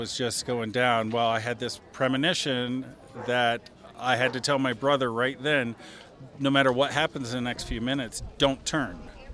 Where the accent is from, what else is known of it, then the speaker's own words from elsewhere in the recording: Decatur, Indiana, United States; from Indiana, Decatur, Indiana. So my story took place there.